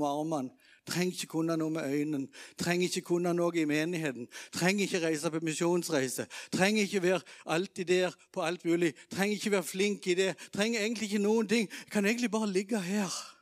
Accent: Kvinesdal, Agder, Norway; Jeg er fra Kvinnesdal.

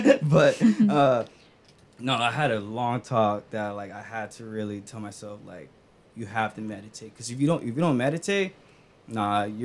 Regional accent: Stockton, California, United States; like I'm from Stockton, you know, and like my family is very, very humble.

